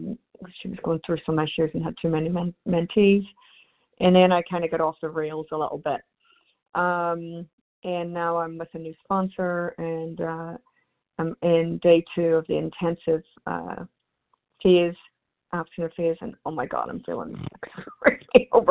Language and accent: English; Connecticut, United States; I'm from Connecticut.